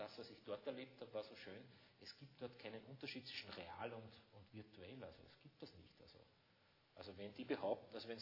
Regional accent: Austria; Ja, und dann bin ich da gestanden, so, als Österreicher.

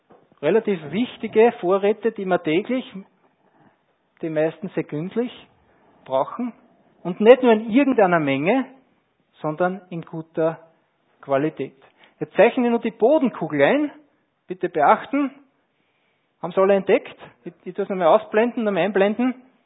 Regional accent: Kleinreifling, Upper Austria, Austria; oder von mir aus in Kleinreifling, wenn ich sitze in meinem Heimatort

